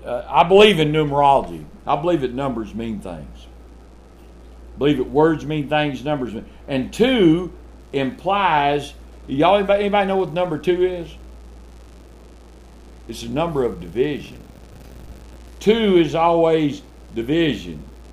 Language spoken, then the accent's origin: English; Texas, United States; I was raised in South Texas, 100 degrees. We were raised without air conditioning, but I could always find a way to cool off.